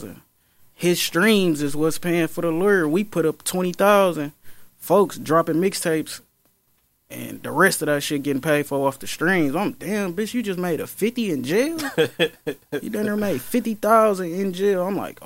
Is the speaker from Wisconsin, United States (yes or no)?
yes; Milwaukee, Wisconsin, United States; I grew up from Sherman to 60th era, all parts of Center, from 44th to 48th to 58th to 54th to 53rd. Like, I got to live in 4 or 5 different houses in that area, bro.